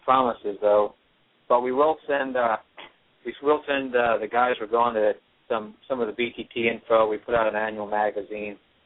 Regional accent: Chesapeake Bay, United States; I grew up on Chesapeake Bay, and I hate to say it, but I know what it used to be like.

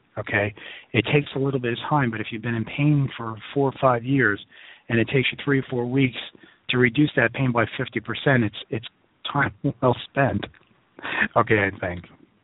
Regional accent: Brooklyn, New York, United States; I tend to talk like I'm from Brooklyn, which I am.

